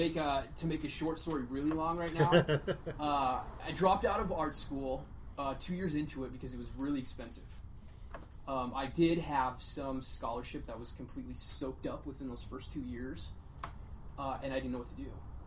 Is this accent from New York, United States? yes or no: no; Moses Lake, Washington, United States; I'm originally from Washington State, from a small farm town called Moses Lake. It's eastern Washington, so it's probably about an hour and a half outside of Spokane.